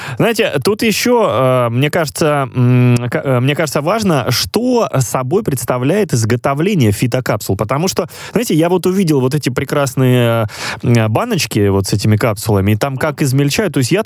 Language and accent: Russian; Crimea, Ukraine; я еще и как крымчанин вас поддержу